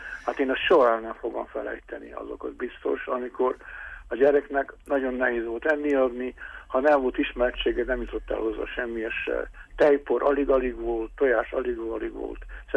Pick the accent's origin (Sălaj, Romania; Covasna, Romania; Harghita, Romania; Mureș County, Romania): Harghita, Romania; Gheorgheni; Gyergyószaim Miklósonnak most, akik hallanak a városomból, a szülővárosomból